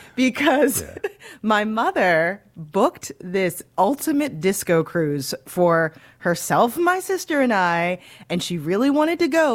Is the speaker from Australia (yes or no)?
no; Missouri, United States; Hey, look, I'm from Missouri. Don't mock my colloquialisms.